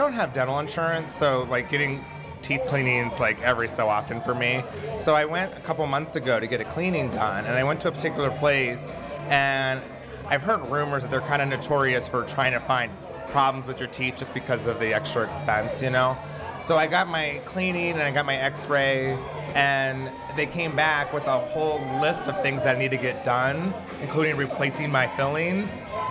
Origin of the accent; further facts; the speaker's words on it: Warren, Ohio, United States; now in Lakewood, United States; No, I'm originally from the Warren area, but I live in the Cleveland area now.